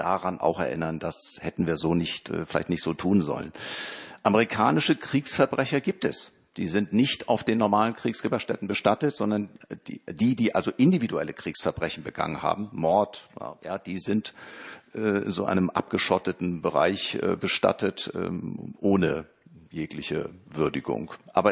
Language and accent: German; Germany; Das ist nichts, was wir als Deutsche verlangen können.